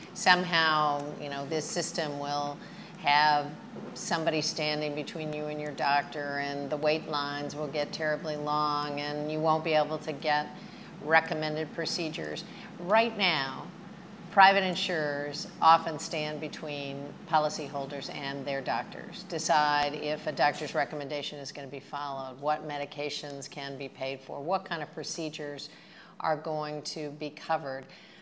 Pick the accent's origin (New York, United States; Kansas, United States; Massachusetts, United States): Kansas, United States; Like my home state of Kansas, we had a public option side by side with private companies.